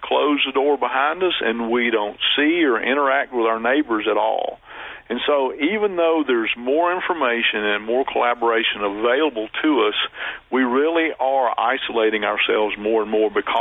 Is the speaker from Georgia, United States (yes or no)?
yes; Atlanta, Georgia, United States; I was born and raised in Atlanta.